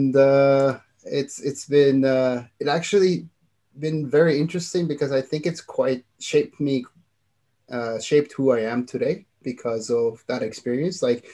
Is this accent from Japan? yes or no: yes; Japan; I was born and raised in Japan. So I actually went to Japanese kindergarten and elementary school until when I was in sixth grade